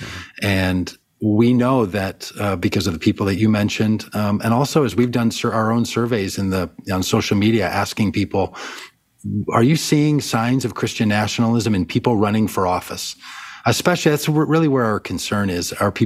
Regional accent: United States; deeply, deeply troubling notion to my sensibility as an evangelical and a pastor, but also just as an American.

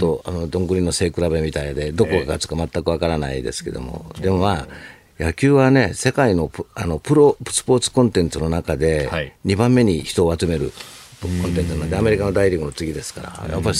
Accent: Kansai, Japan; 関西人だからね

